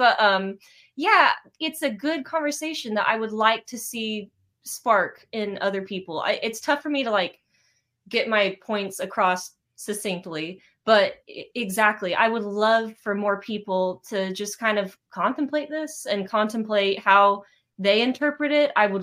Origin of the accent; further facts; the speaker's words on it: Illinois, United States; I grew up in Southern Illinois, like rural, like a farming family, you know?